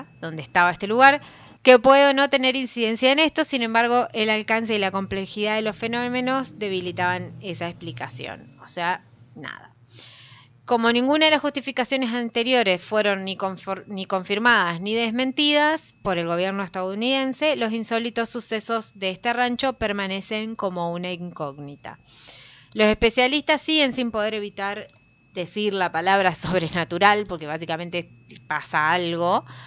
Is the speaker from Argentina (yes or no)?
yes; Entre Ríos, Argentina; soy de Entre Ríos, y cada vez que voy, ahora la ciudad donde yo vivía es más ciudad, bueno. O sea, está muchísimo más poblada y más tipo... todo iluminado y todo asfaltado